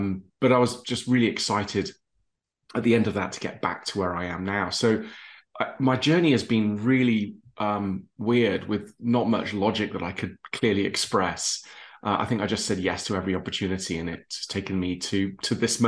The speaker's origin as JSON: {"language": "English", "region": "England", "country": "United Kingdom", "tie": "born there", "also_born_or_lived": "Middle East", "said": "I was born in England. You can tell from my accent, but lived in the Middle East for quite some time. Boarding school. I ended up doing speaking languages, learning French and German."}